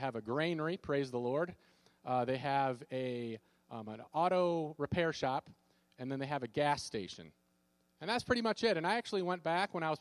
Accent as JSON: {"language": "English", "town": "Racine", "region": "Minnesota", "country": "United States", "tie": "born or raised there", "said": "You know, I'm from Minnesota, but I lived out in the country, but our address, our zip code was actually from Racine, Minnesota."}